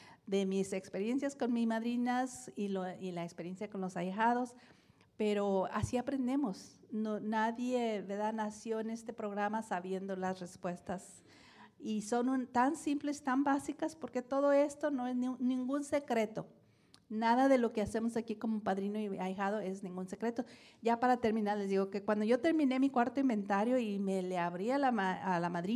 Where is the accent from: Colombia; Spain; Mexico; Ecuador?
Mexico; como yo que soy de México